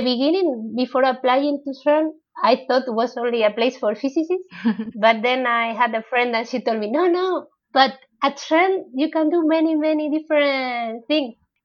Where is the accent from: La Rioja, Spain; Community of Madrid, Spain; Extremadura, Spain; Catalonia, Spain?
Extremadura, Spain; Plasencia; English is a second language; also born or lived in Malpica; I am 35 years old. I was born in Plasencia. It's a little city in the north of Extremadura. There is a region in the south of Spain close to Portugal. And then I grew up between Plasencia and Malpica.